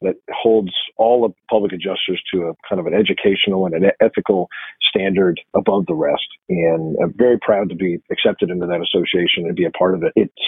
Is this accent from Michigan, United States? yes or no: yes; Michigan, United States; born there; So first off, I was born in Michigan and I've been a big Go Blue fan my whole life.